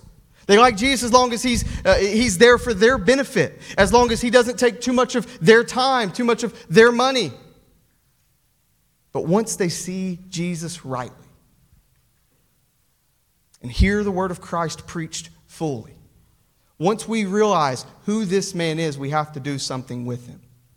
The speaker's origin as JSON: {"language": "English", "town": "Knoxville", "region": "Tennessee", "country": "United States", "tie": "born there", "said": "As a Tennessee fan, it's like, man, I am orange through and through. I was born in Knoxville, like, you know."}